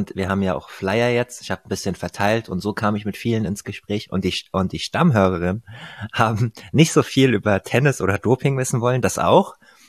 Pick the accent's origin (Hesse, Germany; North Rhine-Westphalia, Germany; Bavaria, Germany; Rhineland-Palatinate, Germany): Hesse, Germany; Ich bin ja auch auf den Sandplätzen hier im Rheingau aufgewachsen.